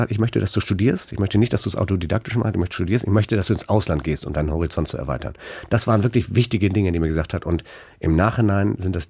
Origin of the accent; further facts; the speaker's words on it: Northern Germany, Germany; Insofern ist natürlich meine Sozialisierung hier im Norden gewesen, also ich bin Norddeutscher